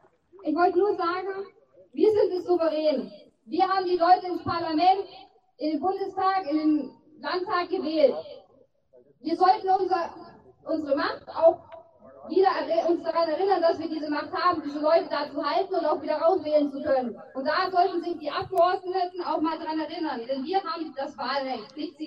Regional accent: Aichach-Friedberg, Bavaria, Germany; Ich komme aus Eichhardt-Friedberg.

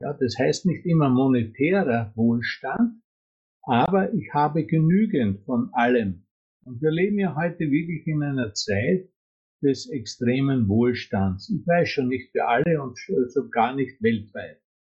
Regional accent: Styria, Austria; ich komme aus der Südoststeiermark, aus Österreich, und dort bin ich als Pensionist tätig.

